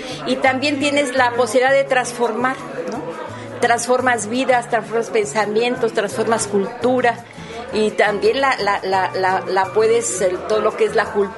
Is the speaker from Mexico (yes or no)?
yes; Mexico City, Mexico; moved away as an adult; now in Puerto Vallarta, Mexico; Soy originaria de la Ciudad de México, llegué a Vallarta a los 18 años y pues yo siento que este es mi lugar, aunque nací allá, pero aquí me casé